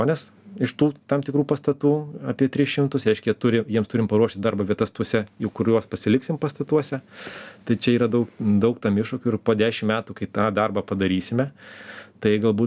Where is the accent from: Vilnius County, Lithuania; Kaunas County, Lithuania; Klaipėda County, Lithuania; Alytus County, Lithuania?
Vilnius County, Lithuania; Vilnius; nes mes matom visi, kaip vilniečiai vaikštom pro šalį